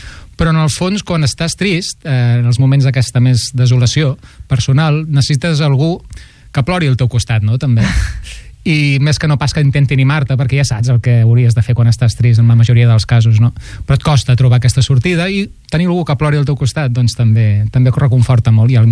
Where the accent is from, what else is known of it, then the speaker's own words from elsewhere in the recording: Sant Quirze del Vallès, Catalonia, Spain; sóc de Sant Quirze del Vallès, noi.